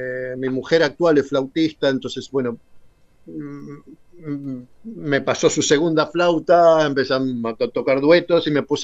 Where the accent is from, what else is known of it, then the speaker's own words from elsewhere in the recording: Argentina; moved away; Cuando yo me fui de Argentina la primera vez, allí por el 91, en realidad tenía la cabeza puesta en ir a vivir a Inglaterra y ser un músico de rock allí.